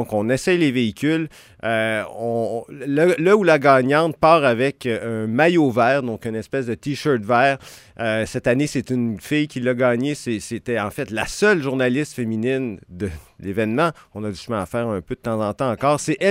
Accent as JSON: {"language": "French", "region": "Alberta", "country": "Canada", "tie": "born there", "said": "Je suis né en Alberta. Ça s'écrivait avec un E en Alberta."}